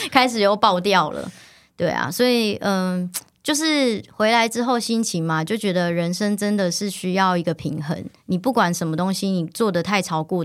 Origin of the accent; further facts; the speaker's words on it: Taichung, Taiwan; now in Taipei, Taiwan; 我是台中人，然后就一路向往着要进入这个可能媒体产业，然后来到台北